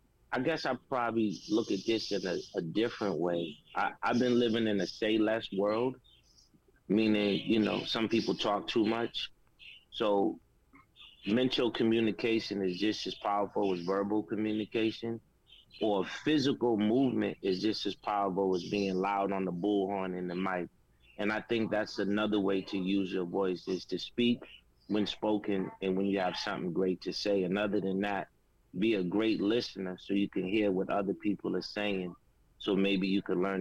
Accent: Boston, Massachusetts, United States; But we're from Orchard Park, and we're from Cathedral. And then you've been in Boston, and you know those projects. You don't come out of there no soft chicken.

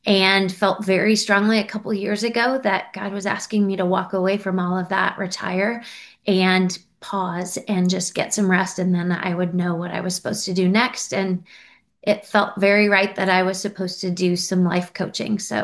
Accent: Iowa, United States; now in Cincinnati, United States; Well, I'm originally from Iowa, but like any other good Cincinnatian, my husband, when he met me, moved me back here. So we live in Cincinnati in the Kenwood area

